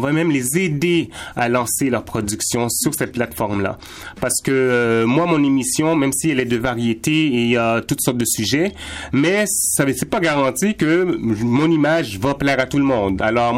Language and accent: French; Montreal, Quebec, Canada; J'ai grandi aussi à Montréal.